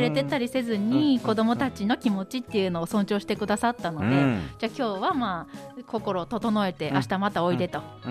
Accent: Hokkaido, Japan; まあ、どさんこですから

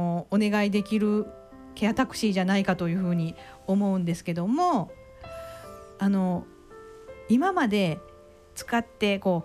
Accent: Kanzaki, Kyoto, Japan; 私神崎出身なんですけども、神崎ってもうちょっと行けないんですよっていう方もいらっしゃるんですけど

